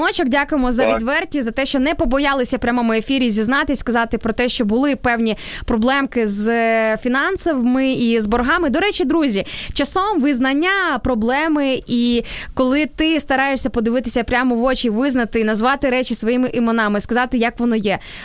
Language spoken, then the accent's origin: Ukrainian; Sarny, Rivne Oblast, Ukraine; А я з міста Сарни, Рівненська область.